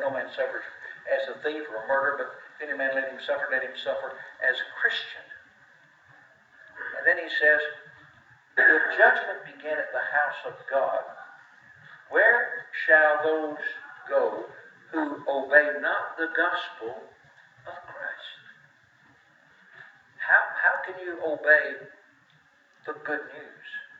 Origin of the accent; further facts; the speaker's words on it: Tennessee, United States; When I was a kid growing up in West Tennessee, man, a few of my friends, we used to go skinny dipping in the creek.